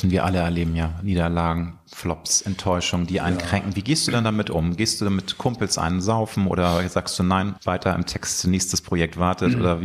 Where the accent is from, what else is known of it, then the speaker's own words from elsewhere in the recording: Hamburg, Germany; in meiner Heimatstadt Hamburg